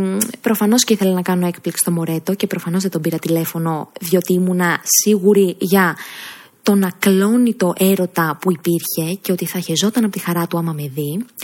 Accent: Greece; δεν θα έπαιρνα τον δρόμο εύκολα, διότι είμαι Ελληνίδα και δεν υποτάσσομαι στη μοίρα

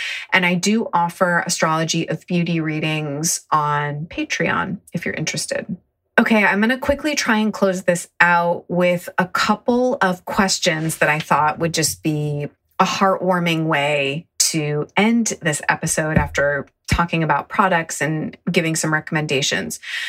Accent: Ithaca, New York, United States; So like I said, I grew up near Ithaca, New York.

